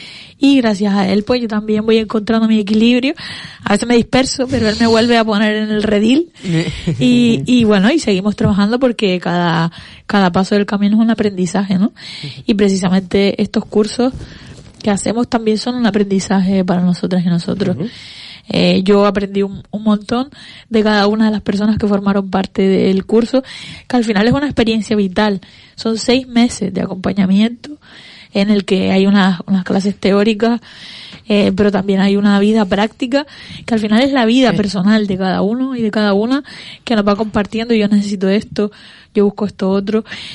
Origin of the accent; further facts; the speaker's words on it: Las Palmas, Canary Islands, Spain; also born or lived in Gáldar; Porque yo nací en Las Palmas y estuve aquí mucho tiempo, pero sí. Luego me fui a vivir a Galdar.